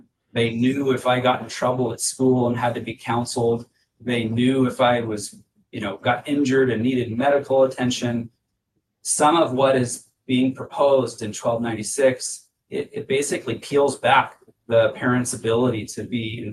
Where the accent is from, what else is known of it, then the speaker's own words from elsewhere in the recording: Spokane, Washington, United States; A little bit about myself. I grew up in Spokane. I went to North Central High School, graduated 20 years ago now, back in 2005. Went on to WSU